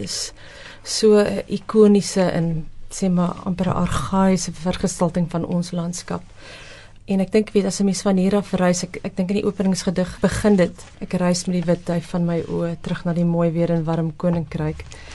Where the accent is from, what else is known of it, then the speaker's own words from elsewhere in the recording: Free State, South Africa; waar ek groot geword het op die Vrystaatse platteland in die Noordweste, was dit altyd mooi weer en warm.